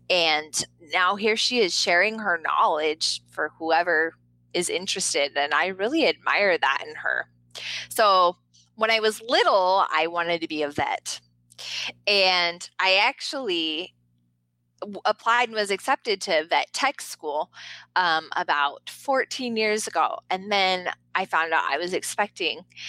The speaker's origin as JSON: {"language": "English", "town": "Ames", "region": "Iowa", "country": "United States", "tie": "born or raised there", "said": "my dad is the assistant city manager of the town I grew up in Ames, Iowa."}